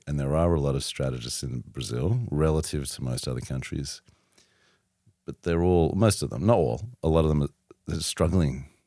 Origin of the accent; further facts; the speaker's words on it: Sydney, New South Wales, Australia; moved away as an adult; now in New York, United States; Yeah, 13 years in New York, but I grew up in Sydney.